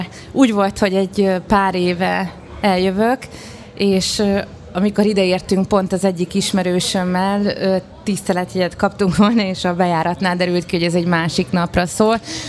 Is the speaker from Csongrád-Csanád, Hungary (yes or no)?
yes; Szeged, Csongrád-Csanád, Hungary; now in Budapest, Hungary; Szegedi vagyok amúgy, de itt élek és dolgozom Budapesten.